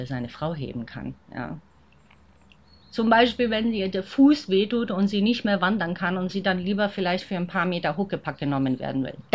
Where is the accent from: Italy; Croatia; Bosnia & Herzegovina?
Croatia; Und als Kroatin komme ich aus einer blutdrünstigen Nation